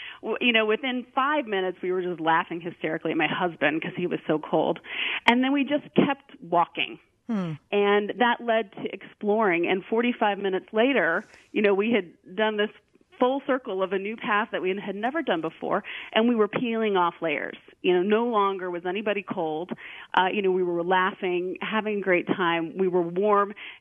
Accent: Virginia, United States; born or raised there; also born or lived in Illinois

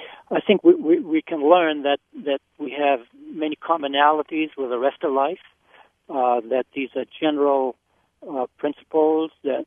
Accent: Maine, United States; I grew up here in Maine in the woods. I was at home in the woods, and I went to school here, and I have friends here

